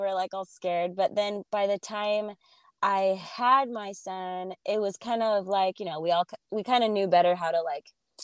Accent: Gilbert, Arizona, United States; this man, Brandon Stewart, moved into our town, which I grew up in Gilbert, Arizona.

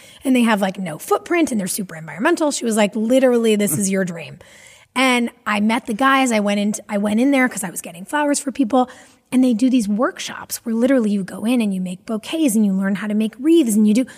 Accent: California, United States; I grew up in California. I love nature.

